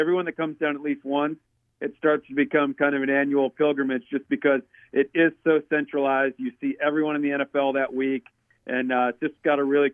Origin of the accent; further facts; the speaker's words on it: Michigan, United States; I'm not from here. It's my wife's hometown. I'm from Michigan, but we're right on the Gulf Coast.